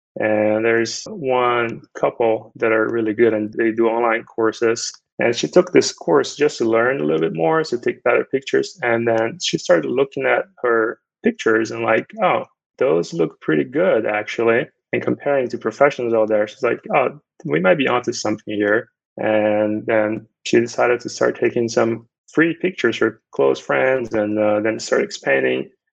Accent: Brazil; English is a second language; now in United States; So I'm an immigrant. I came from Brazil back in 2012.

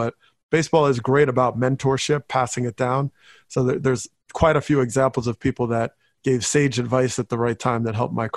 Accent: Teaneck, New Jersey, United States; In my hometown, Teaneck, New Jersey, was considered one of the first to voluntarily desegregate in the country.

